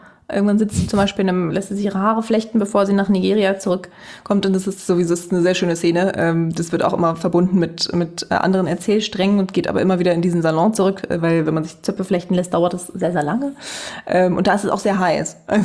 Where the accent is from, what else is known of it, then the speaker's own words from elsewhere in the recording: Germany; first language German; Ich spreche nur akzentfrei Deutsch, weil das ist meine erste, schon meine Muttersprache letztlich.